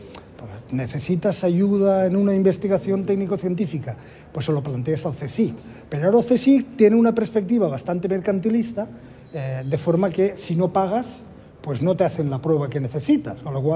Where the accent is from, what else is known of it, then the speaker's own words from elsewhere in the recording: Valencian Community, Spain; now in Madrid, Spain; soy valenciano. Ya le digo que, en fin, que vivo... Bueno, nací, más bien vivo en Madrid, pero esto, soy hijo de agricultores